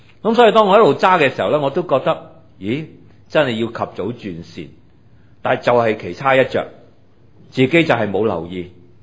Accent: Guangdong, China; 用我哋广东人嘅讲法

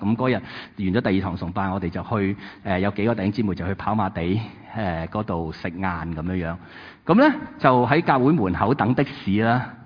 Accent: Hong Kong

